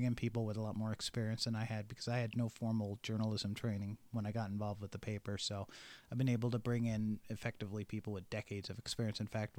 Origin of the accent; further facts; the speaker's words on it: Middleburg, United States; Part of it was I spent 8 years as the mayor of my hometown up in Middleburg